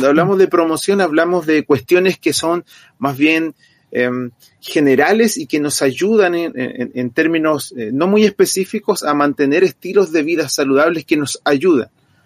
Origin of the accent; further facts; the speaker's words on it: Chile; las principales enfermedades que nos afectan el día de hoy como sociedad, como chilenos